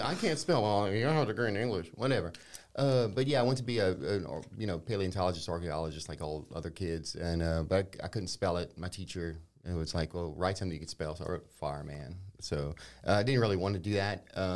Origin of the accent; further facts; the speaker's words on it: Youngsville, United States; Grew up in Youngsville. Love Youngsville. Youngsville's so awesome. Went to Green Tea Linden, then Youngsville Middle, and then I think we moved when I was like 12.